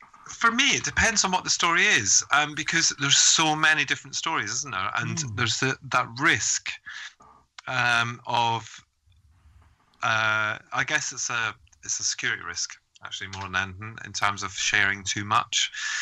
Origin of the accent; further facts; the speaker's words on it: Scotland, United Kingdom; I'm from Scotland, so it's very similar. It's just the accents are slightly different.